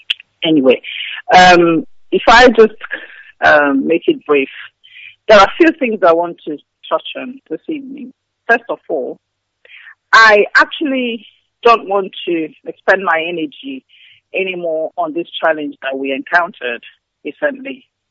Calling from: Delta, Nigeria; I'm calling you from Biafra Land.

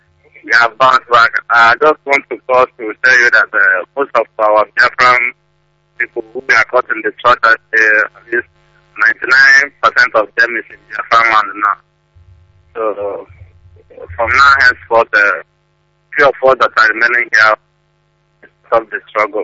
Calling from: Thailand; I'm calling from Thailand, sir.

